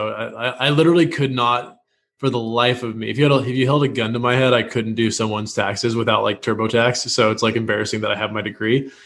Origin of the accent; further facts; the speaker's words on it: Washington, United States; also born or lived in Los Angeles; now in Austin, United States; So, well, I'm from Washington State. I was in LA for 3 years, and then the week COVID started, my lease was up